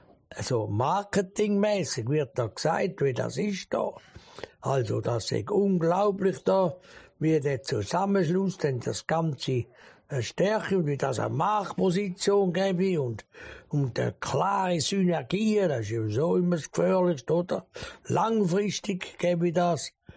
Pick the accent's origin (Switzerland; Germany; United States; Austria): Switzerland; Aber ich als Schweizer kann doch nicht sagen, ja, nein, das machen wir nicht.